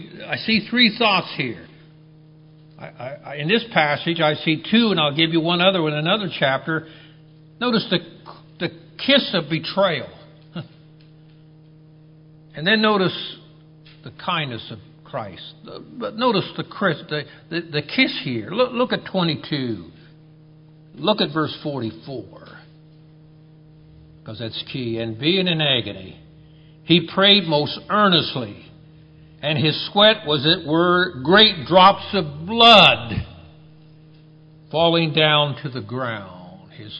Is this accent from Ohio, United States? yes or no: yes; Ohio, United States; now unless you're in Ohio, then it's washed. I'm from Ohio.